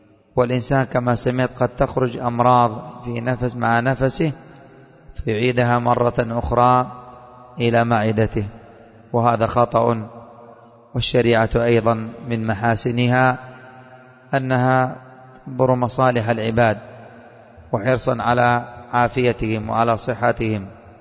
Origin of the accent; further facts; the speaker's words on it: Yemen; وعندنا اليمنيين كما يقال كرش